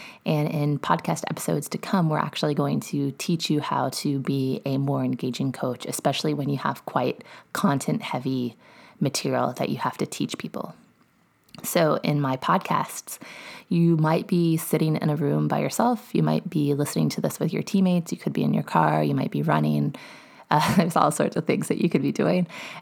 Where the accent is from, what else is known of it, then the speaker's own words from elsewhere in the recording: Texas, United States; And yes, I am a Texan.